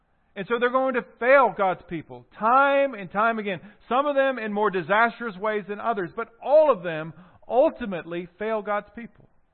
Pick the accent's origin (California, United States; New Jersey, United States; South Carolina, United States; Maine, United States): South Carolina, United States; South Carolina, you know, where I'm from